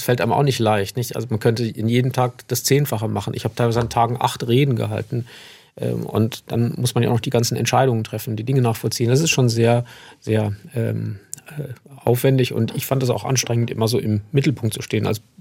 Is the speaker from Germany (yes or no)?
yes; Landau, Rhineland-Palatinate, Germany; ich komme aus dem Süden von Rheinland-Pfalz, aus Landau und wohne dort auch in der Nähe mit meiner Familie und bin ja in der Südpfalz sehr glücklich.